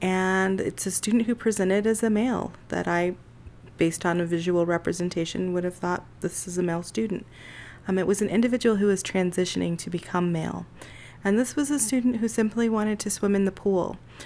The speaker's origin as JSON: {"language": "English", "town": "East Layton", "region": "Utah", "country": "United States", "tie": "born or raised there", "said": "I was born and raised in Utah. I grew up in East Layton."}